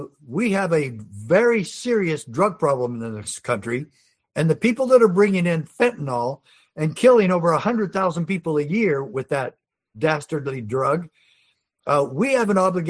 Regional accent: Arizona, United States; So I moved home to Arizona in 1988, and I ran for sheriff in my hometown.

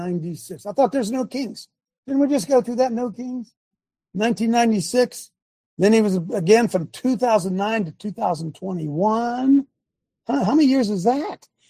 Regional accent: United States; I'm saved by the power and the blood of Jesus Christ, not because I'm an American.

